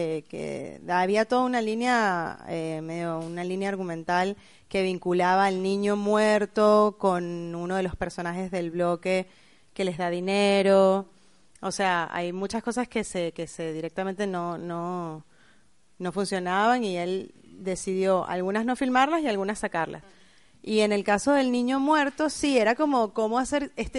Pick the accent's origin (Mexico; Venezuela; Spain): Venezuela; A mí, bueno, como venezolana, y no sé, a algunos de los que les habrá pasado eso, me generaba mucha fascinación editar las escenas del bloque, del monobloc.